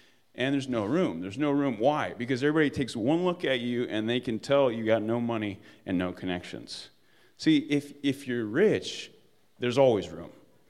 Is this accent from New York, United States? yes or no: yes; New York, United States; New York is the snobbiest place on earth. And I say that as a New Yorker, you know, I mean, I'm as guilty as everybody else.